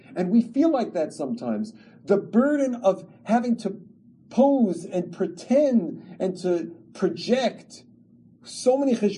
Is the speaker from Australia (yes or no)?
no; Chicago, Illinois, United States; but I feel like I'm Chicago, so they're my chevra. I'm a Chicagoan.